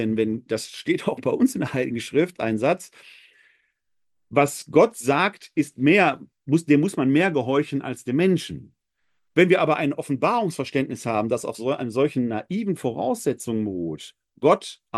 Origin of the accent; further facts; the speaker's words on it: Essen, North Rhine-Westphalia, Germany; now in Wuppertal, Germany; nach Essen in meiner Heimatstadt, da weiß ich, dass dort auch zugeschaut wird. Ganz herzliche Grüße in meine Heimatstadt.